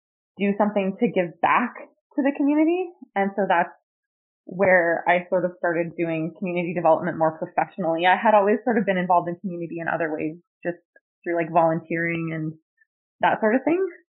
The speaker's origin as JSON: {"language": "English", "town": "High River", "region": "Alberta", "country": "Canada", "tie": "born or raised there", "said": "I was born and raised in High River, and my mom also grew up in High River, and my dad also grew up in High River."}